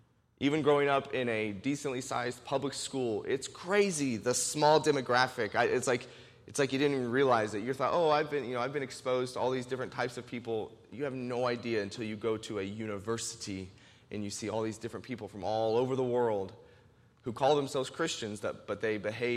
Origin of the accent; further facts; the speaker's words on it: Greensburg, United States; I grew up in Greensburg, so we just drive around Greensburg for a couple hours just talking and hanging out.